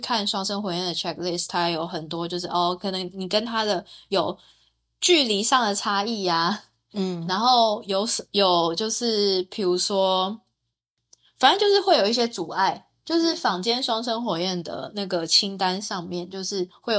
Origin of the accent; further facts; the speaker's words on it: Taiwan; 那我们两个撞到的点是我们都是台湾人，但是他是在澳洲，然后我在台湾嘛，